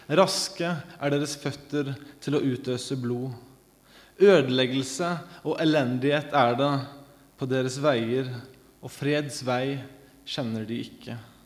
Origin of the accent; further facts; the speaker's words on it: Sotra, Vestland, Norway; also born or lived in United States; Jeg er vestlending, selv om det ikke høres sånn ut. Men jeg er altså født og oppvokst på Sotra utenfor Bergen, og har bodd stort sett der hele livet mitt, utenom et par år i USA, hvor jeg var studert teologi